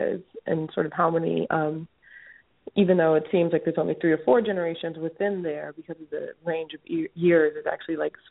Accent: Los Angeles, California, United States; I'm from Los Angeles.

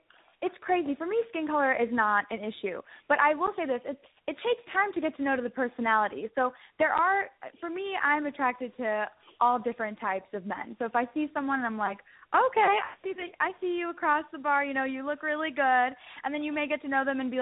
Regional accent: St. Louis, Missouri, United States; also born or lived in London; now in New York, United States; I am from St. Louis, but I've been living all over. I'd like to say I've been traveling globally, and I just moved to New York from London to be here doing the show for you

